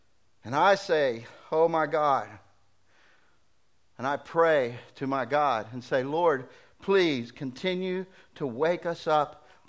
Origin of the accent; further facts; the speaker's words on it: Birmingham, Alabama, United States; You know, I still have to defend that so much, you know, because I'm from Birmingham, and Birmingham had such a black eye from what happened.